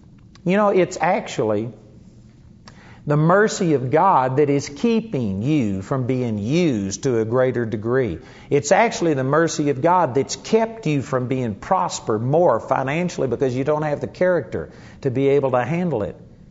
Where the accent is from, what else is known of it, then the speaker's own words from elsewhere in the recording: Texas, United States; like oak tree. That's what I grew up with in Texas.